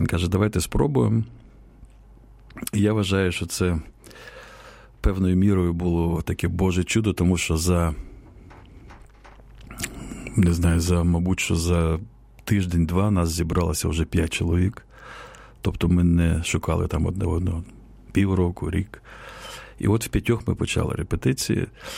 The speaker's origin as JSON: {"language": "Ukrainian", "town": "Stryi", "region": "Lviv Oblast", "country": "Ukraine", "tie": "born there", "said": "Я народився в невеличкому містечку Стрий, Львівська область. Мій батько військовий. Служив, ну, займався авіацією, там був величезний аеродром військовий в Стрію."}